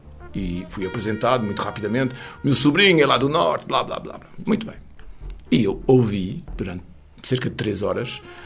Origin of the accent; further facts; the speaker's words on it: France; Portuguese is a second language; Nós em França, como lusodescendente, em França falávamos francês para os pais, que nos falavam em português